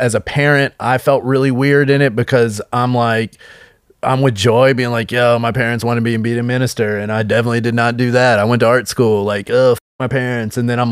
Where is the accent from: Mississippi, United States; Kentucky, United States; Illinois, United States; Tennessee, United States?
Kentucky, United States; If you can't tell by my voice, I'm not from California. I'm from Kentucky.